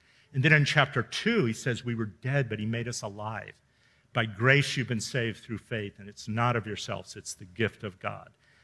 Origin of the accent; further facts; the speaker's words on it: Miami, Florida, United States; I grew up in Miami. I went to sea camp in the Keys, oceanography camp in the summers.